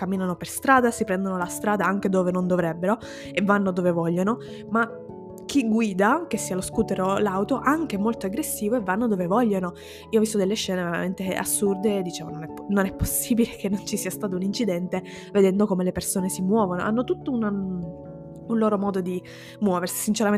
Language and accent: Italian; Sicily, Italy; Da persona del sud, da siciliana, sinceramente questo discorso mi fa molto piacere.